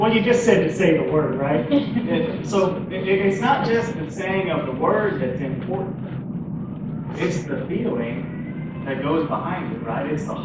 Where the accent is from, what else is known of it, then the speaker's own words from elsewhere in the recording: California, United States; Yeah, but I was born in California. I grew up where it was sunshine all the time.